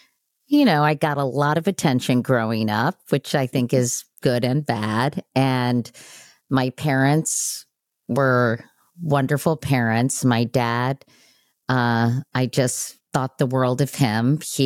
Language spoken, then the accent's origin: English; Arlington, Virginia, United States; I grew up in Arlington, Virginia. I was the youngest of four kids.